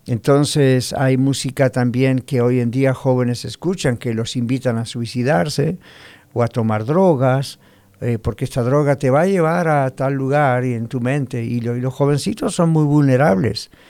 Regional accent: Argentina; now in United States; cuando éramos pequeños en mi país, en Sudamérica, específicamente en Argentina, había música secular que era la única música que en casa podíamos escuchar.

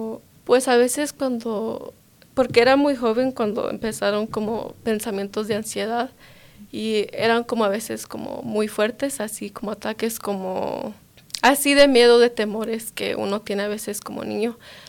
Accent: Denver, Colorado, United States; also born or lived in Boulder / Lakewood; Yo nací en Boulder, Colorado, pero me crié en Lakewood y Denver.

